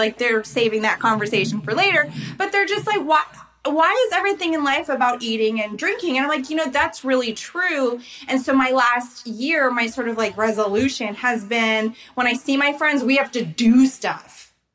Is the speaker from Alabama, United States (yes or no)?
no; New York, United States; now in Los Angeles, United States; I came from New York to LA, which is a little bit different, but it's still across from coast to coast.